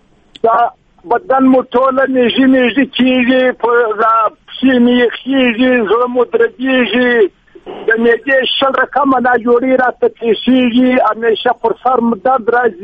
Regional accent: Kandahar, Afghanistan; now in Quetta, Pakistan; زه د افغانستان د کندهار یم.

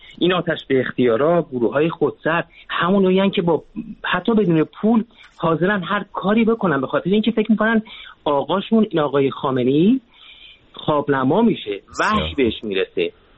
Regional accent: Iran; به عنوان یک ایرانی

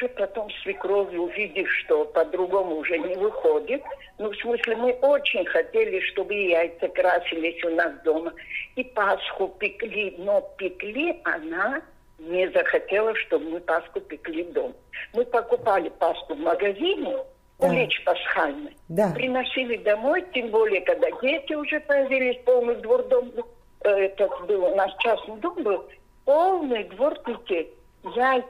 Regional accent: Abkhazia, Georgia; я сама из Абхазии. Но когда ее привели в наш дом, там, в Абхазии

